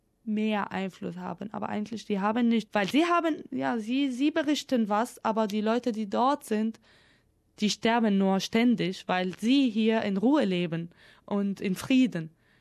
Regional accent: Syria; now in Germany; ich als Donor, als Syrerin, habe mich in die deutsche Gesellschaft integriert

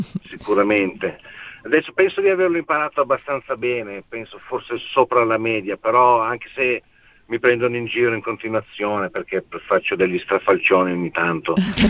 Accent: Milan, Lombardy, Italy

